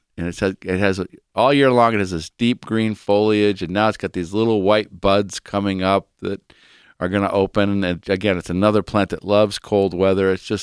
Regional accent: Aurora, Ohio, United States; I actually found a restaurant in Sorrento, and I'm from Aurora, Ohio, but it had Pizzeria Aurora.

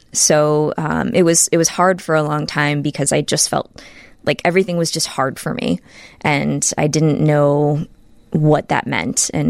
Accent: Ohio, United States; I grew up in Northeast Ohio.

